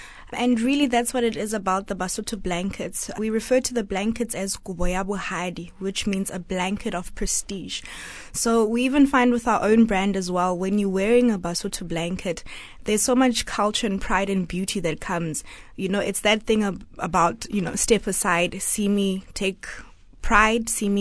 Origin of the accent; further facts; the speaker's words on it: Lesotho; born there; I was born in Lesotho. I identify as a Mosotho person of the Basotho people.